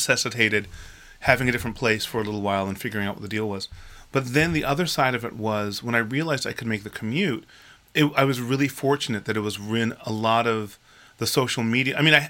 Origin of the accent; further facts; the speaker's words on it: Santa Barbara, California, United States; I live in Santa Barbara, California. Right. I grew up in Santa Barbara, California.